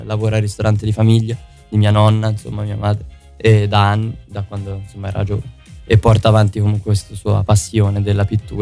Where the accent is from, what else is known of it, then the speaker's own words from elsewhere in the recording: Castiglione della Pescaia, Tuscany, Italy; venne costruita proprio a Castiglione della Pescaia, che è il paese da dove provengo.